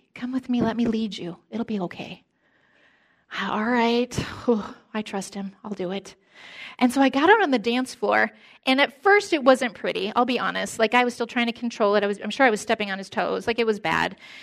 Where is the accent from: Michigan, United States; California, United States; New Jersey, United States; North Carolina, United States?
Michigan, United States; I remember growing up in Michigan with my grandparents. We'd go over to my grandparents' house, and we would watch the old big band shows